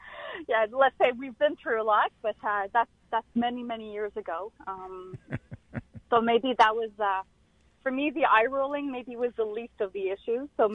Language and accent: English; Canada; I'm Canadian